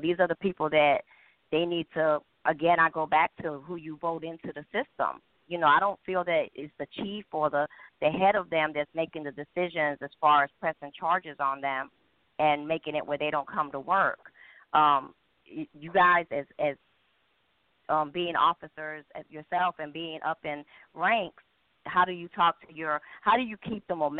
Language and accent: English; New York, United States; now in US South; I know growing up here, I came from New York, I didn't really know racism in New York till I came down south.